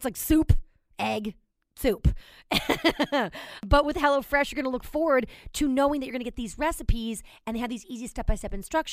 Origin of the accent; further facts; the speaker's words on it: New York, United States; I'm telling you too, as a New Yorker, I don't know about you guys, but grocery shopping is such a pain in my butt.